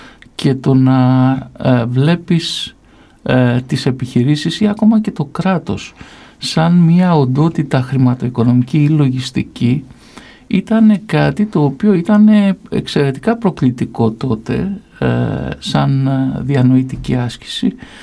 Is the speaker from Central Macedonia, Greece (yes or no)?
no; Argos, Peloponnese, Greece; Εγώ γεννήθηκα και μεγάλωσα στο Άργος. Το Άργος είναι μια πόλη στην Πελοπόννησο η οποία έχει όλα τα χαρακτηριστικά της μικροαστικής επαρχιωτικής πόλης.